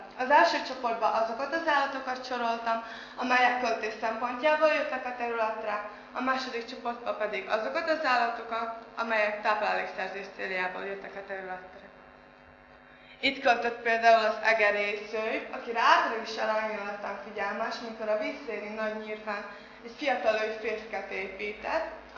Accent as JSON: {"language": "Hungarian", "town": "Bogyerék", "region": "Trnava Region", "country": "Slovakia", "tie": "born or raised there", "said": "Rákóczi Ferenc alapiskolából érkeztem, én most 9. osztályos tanuló vagyok. Szülőfalunk Bogyerék, ez a Csalók közben terül egy 200 lakosú kis település."}